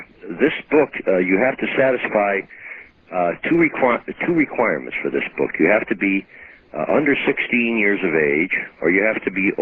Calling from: Toledo, Ohio, United States; from Toledo, Ohio.

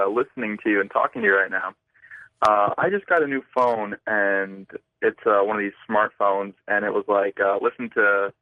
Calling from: Miami, Florida, United States; I'm calling from Miami, Florida.

